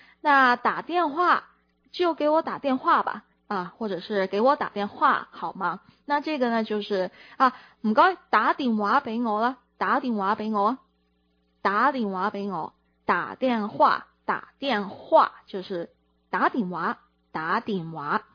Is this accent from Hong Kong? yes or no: yes; Hong Kong; 因为我在香港长大，所以呢我就会说啊，我有嘢要揾你。